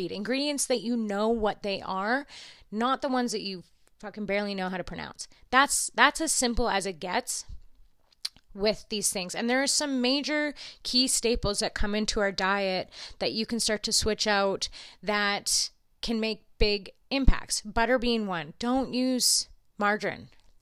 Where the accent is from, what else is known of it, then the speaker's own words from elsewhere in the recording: Canada; Just, we're Canadian. We have plain old, real maple syrup.